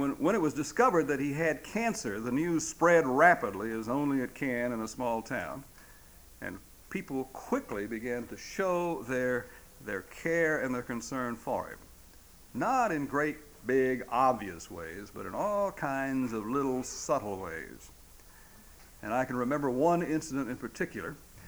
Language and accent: English; Mason, Texas, United States; My hometown of Mason, Texas is a little cow town and Angora goat town and peanut town in the hill country of Texas, about 100 miles north of San Antonio.